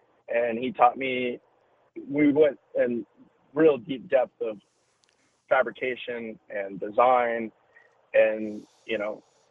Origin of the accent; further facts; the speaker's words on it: Red Oak, Texas, United States; now in Alabama, United States; So I was born and raised in Red Oak, Texas, just south of Dallas.